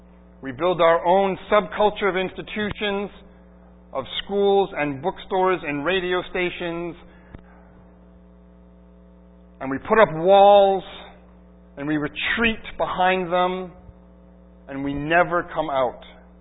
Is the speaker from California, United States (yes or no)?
no; Holliston, Massachusetts, United States; I mean, I grew up in Holliston, as you know. Moved here when I was 5 years old.